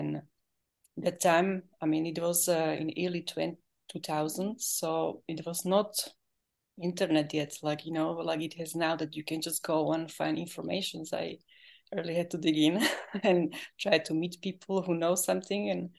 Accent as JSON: {"language": "English", "country": "Slovakia", "second_language": "English", "said": "I'm from Slovakia. So my English may be not so perfect."}